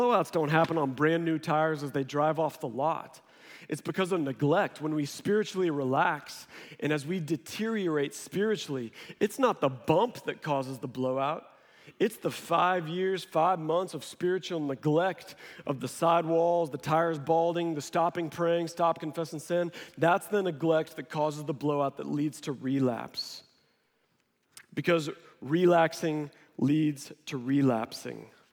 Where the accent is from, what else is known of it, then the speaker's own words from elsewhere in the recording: Missouri, United States; now in Texas, United States; I grew up in Missouri, was outdoors a lot. And down here being in Texas, I've never seen a sign like this.